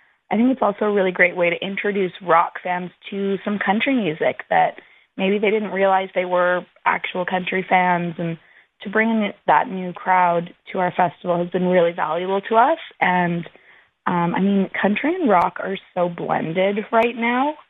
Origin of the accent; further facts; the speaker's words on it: Alberta, Canada; I grew up in Alberta